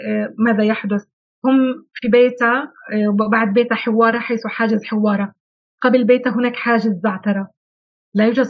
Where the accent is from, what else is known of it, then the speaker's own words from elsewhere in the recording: West Bank, Palestine; ما تبقى عندنا في الضفة الغربية 60% من الضفة الغربية مقام عليها دولة المستوطنين